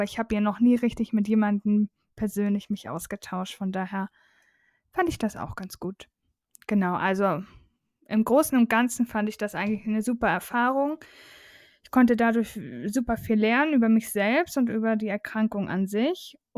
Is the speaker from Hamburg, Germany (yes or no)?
no; Schleswig-Holstein, Germany; Ich bin ja in Schleswig-Holstein aufgewachsen.